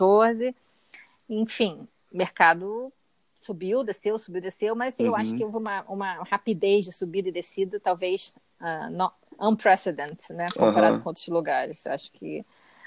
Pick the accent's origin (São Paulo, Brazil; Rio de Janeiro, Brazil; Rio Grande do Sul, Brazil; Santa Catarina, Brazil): Rio de Janeiro, Brazil; Ah, eu sou do Rio, né?